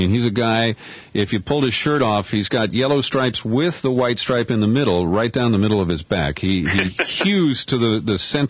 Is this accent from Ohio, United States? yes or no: yes; Cincinnati, Ohio, United States; And his kids went to my high school, the same school where I grew up in Cincinnati.